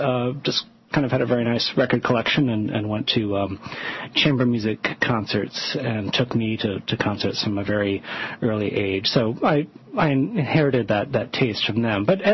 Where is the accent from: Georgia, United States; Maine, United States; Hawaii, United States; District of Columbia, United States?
District of Columbia, United States; Washington; I grew up in Washington, mm-hmm.